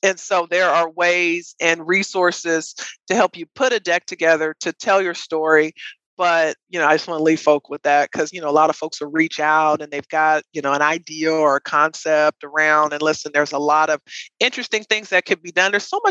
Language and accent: English; Los Angeles, California, United States; I'm from South LA originally, it's a South LA colloquialism